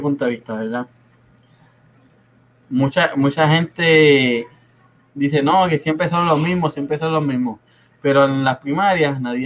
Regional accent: Mayagüez, Puerto Rico; Mira, gente, yo soy de Maya. Mi familia es mitad de Rosario, San Germán, Mayagüez

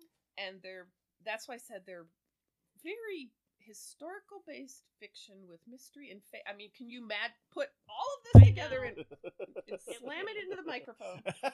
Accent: Midwest, United States; So, I grew up in the Midwest.

